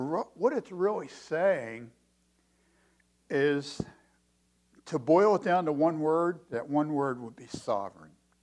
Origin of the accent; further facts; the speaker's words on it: Baltimore, Maryland, United States; born there; I live in Courthouse. I'm a Baltimoreite. I was born in Baltimore.